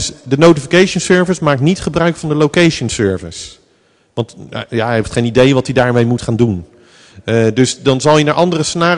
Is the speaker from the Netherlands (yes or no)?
yes; Rotterdam, South Holland, Netherlands; ik kom uit Rotterdam, kan je bijna niet horen natuurlijk.